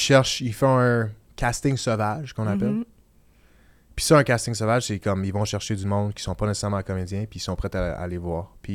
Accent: Rigaud, Quebec, Canada; parce que moi, je viens de Rigaud.

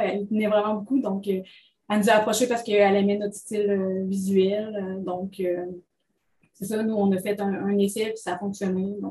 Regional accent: United States; on avait une tendance à faire les architectures plus américaines parce qu'on est américain

